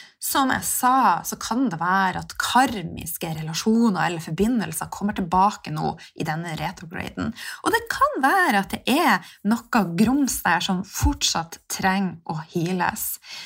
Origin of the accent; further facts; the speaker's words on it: Mexico; Norwegian is a second language; moved away; Men også når jeg kom fra Mexico